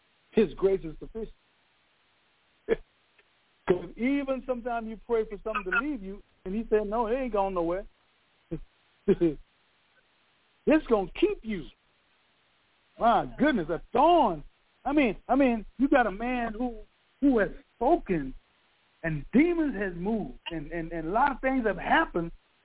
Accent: Bahamas; when I was growing up in the Bahamas

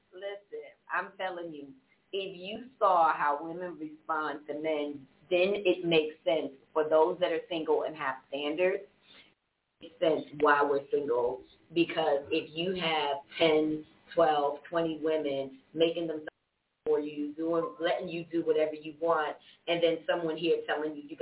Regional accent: New York, United States; now in Atlanta, United States; And I'm from New York.

